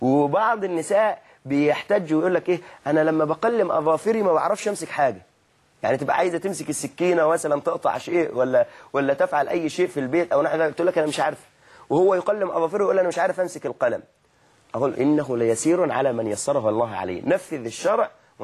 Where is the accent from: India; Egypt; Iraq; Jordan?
Egypt; ففي عرفنا نحن مثلا كمصريين ونحو هذا